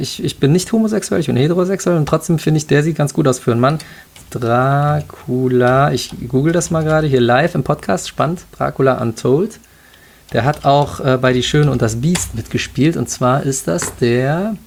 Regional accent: Porz, North Rhine-Westphalia, Germany; Ich komme aus Porz.

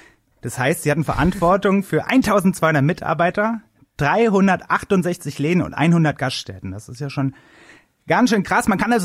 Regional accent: Frankfurt am Main, Hesse, Germany; born there; Und am Main, genau.

